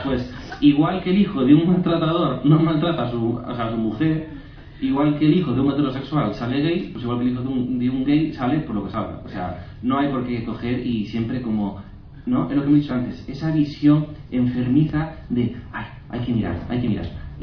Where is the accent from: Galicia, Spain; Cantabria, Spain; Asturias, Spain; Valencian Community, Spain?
Galicia, Spain; en el tema de queremos galego, por ejemplo, un caso para tirar más para mi tierra.